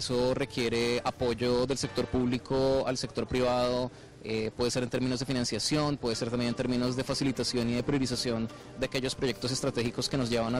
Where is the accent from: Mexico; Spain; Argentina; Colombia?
Colombia; nosotros como colombianos